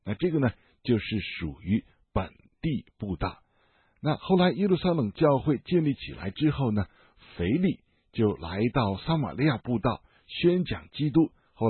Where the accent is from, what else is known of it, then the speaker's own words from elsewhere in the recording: China; 以前是海外的宣教士将福音传给我们中国人，今天呢，我们应当自己承担起这个责任来，将福音传遍我们的祖国